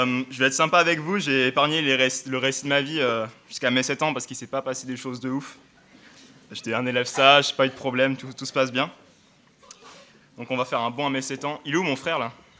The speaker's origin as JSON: {"language": "French", "region": "Occitanie", "country": "France", "lives_now": "Grenoble, France", "said": "pour ceux qui ne sont pas au courant. J'ai 18 ans. Je viens du sud de la France, vers Nîmes. Voilà. Je suis arrivé à Grenoble en septembre pour commencer mes études"}